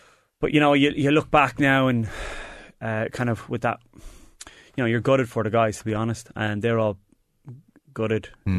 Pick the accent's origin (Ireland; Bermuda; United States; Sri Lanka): Ireland; Leinster; I kind of wish them well as a Irish fan, but that kind of hard for me to say as a Leinster man.